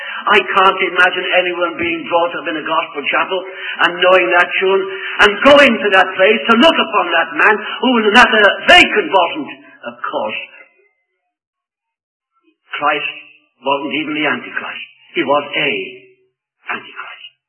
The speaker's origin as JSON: {"language": "English", "country": "United Kingdom", "said": "and I'm British"}